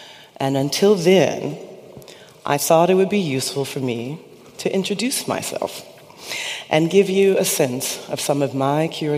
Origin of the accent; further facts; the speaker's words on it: Chicago, Illinois, United States; the neighborhood in which I was raised. I had no choice in the matter, but I feel very lucky that I was born in Chicago.